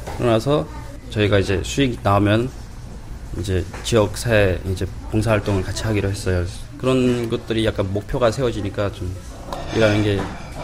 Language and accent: Korean; North Korea; now in South Korea; 저희가 북한에서 왔는데